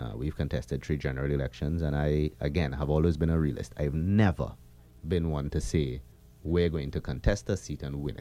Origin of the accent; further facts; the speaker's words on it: Trinidad & Tobago; accent: Trinidadian; they recognized my accent as Trinidadian, they'd be like, oh, you're Trinidadian, what are you doing here?